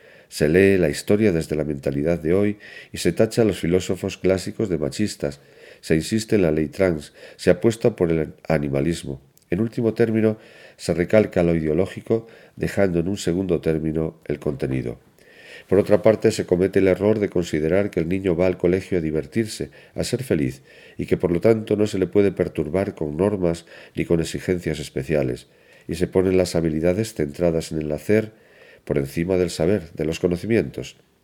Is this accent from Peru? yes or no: no; Castile and León, Spain; los castellanos y leoneses debemos estar más orgullosos